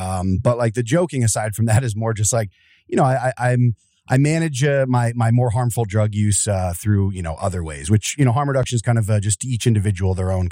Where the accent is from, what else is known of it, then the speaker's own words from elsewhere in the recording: Wilkes-Barre, Pennsylvania, United States; Yeah, I'm Northeastern. Cross up by Wilkes-Barre Scranton there.